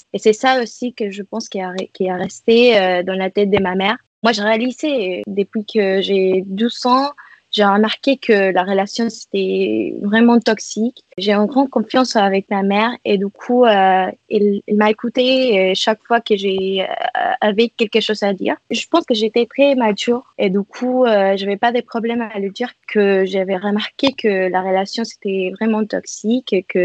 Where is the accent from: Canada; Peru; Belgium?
Peru; Lima; French is a second language; moved away as an adult; now in Paris, France; Je suis péruvienne, je viens de Lima, au Pérou. J'ai 23 ans et pour le moment, j'habite à Paris. Je fais une licence des lettres à la Sorbonne. J'ai passé presque toute ma vie au Pérou